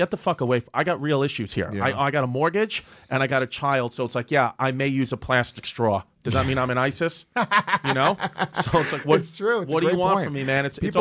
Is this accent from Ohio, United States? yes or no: no; Queens, New York, United States; now in Bay Ridge, United States; I'm from Ridgewood, Queens.